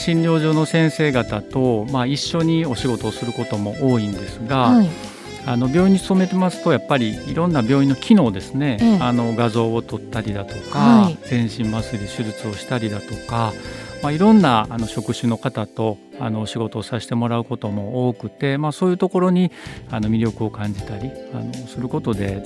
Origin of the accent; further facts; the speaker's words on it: Kakogawa, Hyogo, Japan; もともと僕は加古川の方出身で、加古川のうどん屋の息子でして